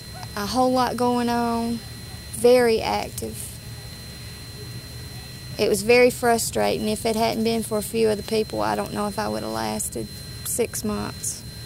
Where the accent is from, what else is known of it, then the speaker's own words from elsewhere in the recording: North Carolina, United States; born there; I was born here in Alamance County many years ago.